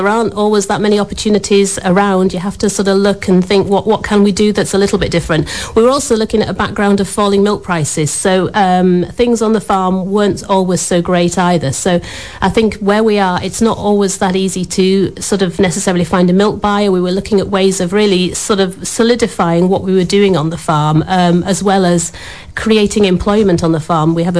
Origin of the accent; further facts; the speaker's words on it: Yorkshire and the Humber, United Kingdom; I was born and bred in Yorkshire.